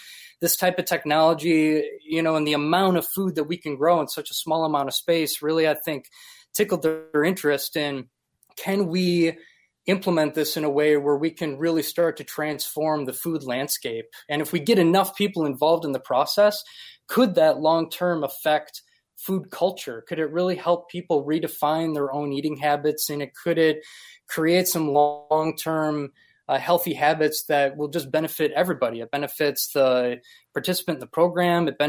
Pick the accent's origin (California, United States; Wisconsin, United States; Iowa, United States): Wisconsin, United States; Appleton; also born or lived in New York; Well, I'm actually originally from Appleton, Wisconsin. I moved out to New York back in the day for the opera career